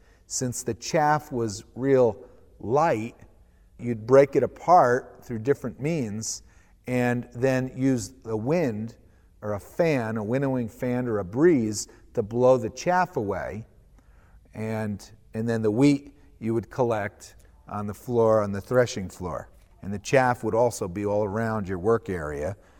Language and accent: English; New Jersey, United States; I grew up in New Jersey, the Garden State, and I never saw a cow until I was like 15 or so.